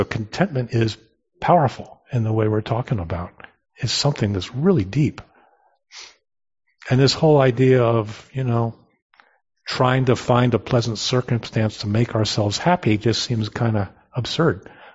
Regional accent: East Coast, United States; I grew up sailing on the East Coast and I've got a kayak.

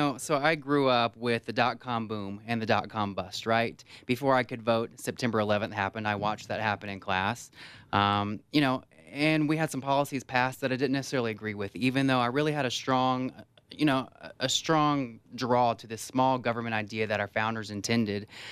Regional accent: the South, United States; And I grew up in the South, too, where you see that entire towns have just disappeared.

